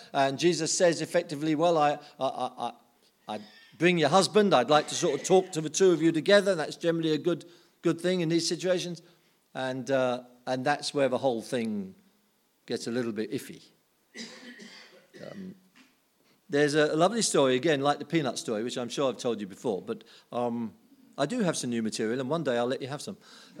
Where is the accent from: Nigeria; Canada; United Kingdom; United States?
United Kingdom; because I'm British